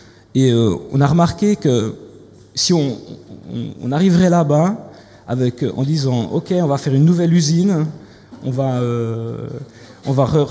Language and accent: French; Switzerland; moi je viens pas de la Pologne mais de la Suisse